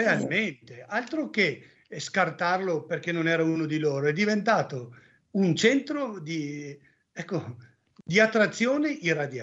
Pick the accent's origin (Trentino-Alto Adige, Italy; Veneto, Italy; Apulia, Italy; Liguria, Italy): Veneto, Italy; io vengo anche dal Veneto, siamo un po' lontanucci, ecco, però adesso addirittura sono in Piemonte ancora di più.